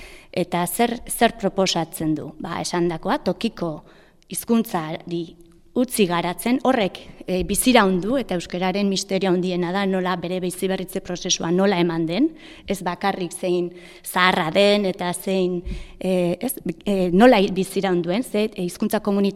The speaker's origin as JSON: {"language": "Basque", "town": "San Sebastián", "region": "Basque Country", "country": "Spain", "said": "Ni adibidez Donostiarra naiz"}